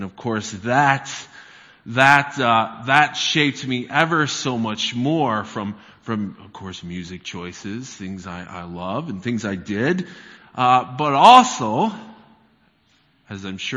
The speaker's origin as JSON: {"language": "English", "region": "Michigan", "country": "United States", "tie": "born or raised there", "said": "You know, I grew up in Michigan, and as you're probably aware, Michigan gets pretty cold in the winter as well."}